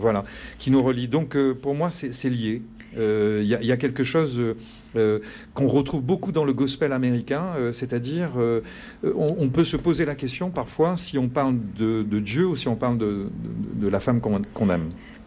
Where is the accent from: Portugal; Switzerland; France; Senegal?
France; Réunion; Il y a quelque chose de très contradictoire chez nous à La Réunion, chez le créole.